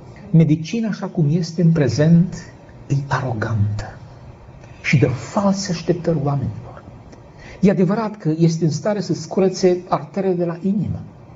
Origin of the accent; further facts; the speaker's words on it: Sălaj County, Romania; Eu știu de bătrânii din satul de unde m-am născut și am crescut în Sălaj.